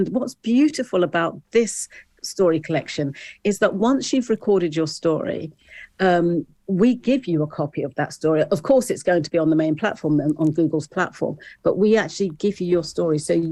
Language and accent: English; South East England, United Kingdom; I was born in Britain, you know, Black British, first generation. My parents, as I said, they came from the Caribbean as migrants, not immigrants.